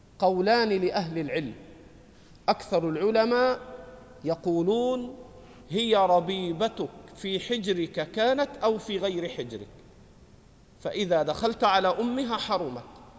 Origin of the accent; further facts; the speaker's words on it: Egypt; إحنا عندنا في مصر، في مصر نقول حمى